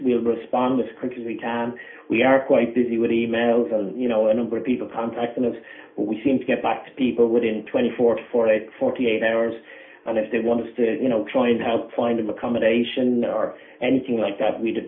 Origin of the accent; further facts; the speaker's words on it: Dublin, Leinster, Ireland; and I'm from Dublin